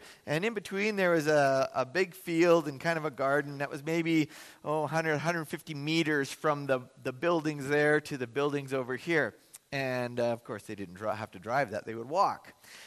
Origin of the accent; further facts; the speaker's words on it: Vancouver, British Columbia, Canada; I grew up in Vancouver